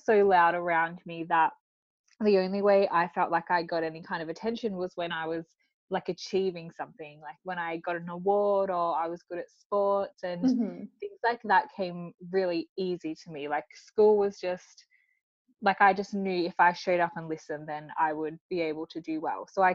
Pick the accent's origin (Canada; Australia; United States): Australia; Mildura, Victoria; I am from Australia, like you said, in a regional town called Mildura. So it's like 6 hours out of Melbourne. And growing up, I have four siblings and my grandfather and auntie lived with us.